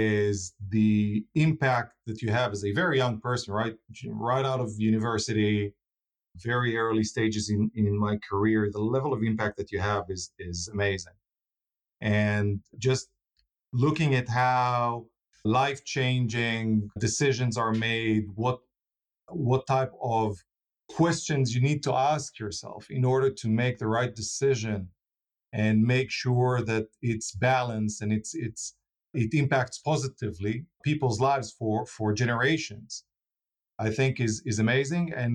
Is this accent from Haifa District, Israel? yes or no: no; Tel Aviv, Tel Aviv District, Israel; Tel Aviv, fantastic city to grow in. The naive 80s and 90s